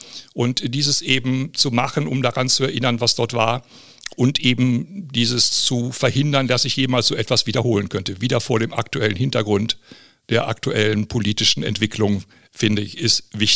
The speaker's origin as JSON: {"language": "German", "town": "Leer", "region": "Lower Saxony", "country": "Germany", "said": "ich komme aus Leere und ich kenne das Thema eben von Familienfeiern und Gesprächen der Erwachsenen"}